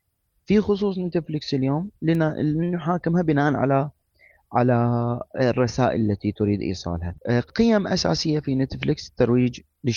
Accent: Bahrain; عندنا في البحرين

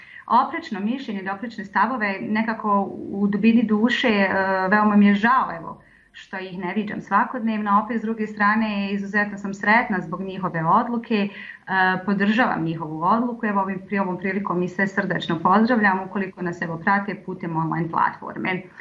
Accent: Tuzla, Tuzla Canton, Bosnia & Herzegovina; Tuzla je moj rodni grad i grad u kojem se najljepše osjećam. Rođena sam 1982. godine u Tuzli. U Tuzli sam završila osnovnu školu, srednju školu, gimnazija Meša Selimović, te filozofski fakultet Univerziteta u Tuzli, odsjek za engleski jezik i književnost.

